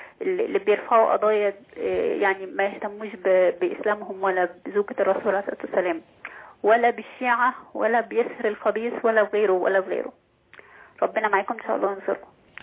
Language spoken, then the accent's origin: Arabic; Aswan Governorate, Egypt; أنا من مصر وأنا من الأشراف وأنا من النوبة من أسوان